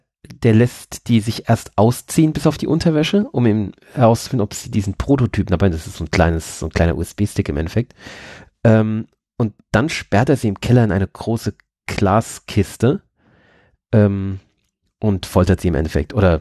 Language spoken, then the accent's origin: German; Norway; das ist ja ein bisschen anders als bei uns in Norwegen. Da ist es ja schick, Dialekt zu sprechen.